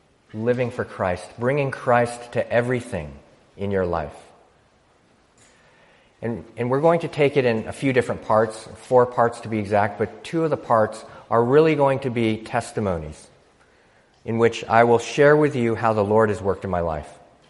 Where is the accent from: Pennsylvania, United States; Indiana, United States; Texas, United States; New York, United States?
Pennsylvania, United States; Philadelphia; U.S. Air, because I'm from Philadelphia, which means you fly U.S. Air.